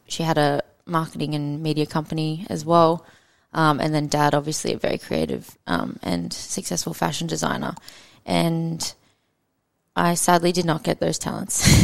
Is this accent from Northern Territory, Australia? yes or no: no; Brisbane, Queensland, Australia; I grew up in Brisbane, Brizzy girl originally, so been all over Brizzy growing up. Went to school at Somerville House in South Bank and primary school at New Farm State School. So yeah, and then I moved to the Gold Coast for university in 2015.